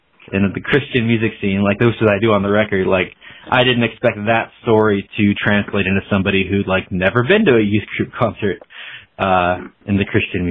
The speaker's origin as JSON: {"language": "English", "region": "Pacific Northwest", "country": "United States", "said": "And, I was also from the Northwest. So … was like the dominant cultural influence of the whole region."}